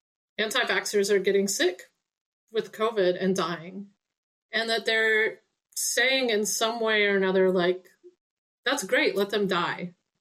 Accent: Arkansas, United States; So as a Southerner, because I'm originally from Arkansas, generations of Southern folks, in my lineage, like I'm really sensitive to this.

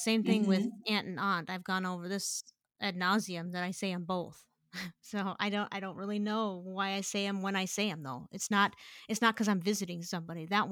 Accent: Michigan, United States; when I was growing up in Michigan, people would go to bars and do pull tabs.

